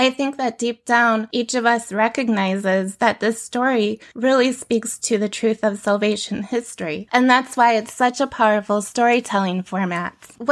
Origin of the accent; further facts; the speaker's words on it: Michigan, United States; So I'm from Michigan and there's a huge rivalry between the Michigan Wolverines and the Ohio State Buckeyes.